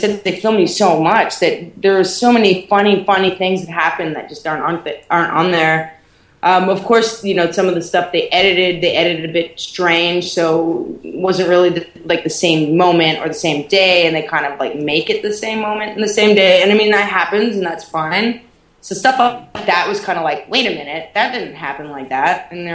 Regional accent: Canada; And I'm European and I'm Canadian.

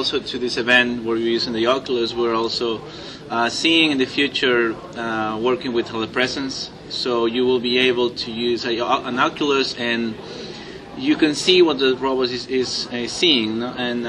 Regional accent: Peru; English is a second language; now in United States; I'm not from the U.S., I'm from Peru

